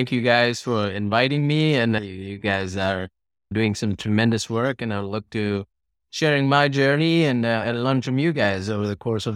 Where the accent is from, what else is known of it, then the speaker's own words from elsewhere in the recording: India; moved away as an adult; also born or lived in London; I grew up in India for the first 19 years of my life. Then I came to this land of opportunities, came here to study, and then moved around to London to chase my then girlfriend, now my wife, of 17 years.